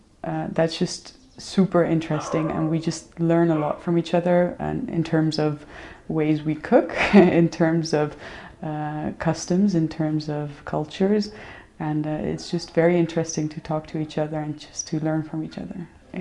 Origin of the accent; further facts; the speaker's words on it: Kenya; Because we grew up in Kenya, I as I said, I think the worlds were quite small.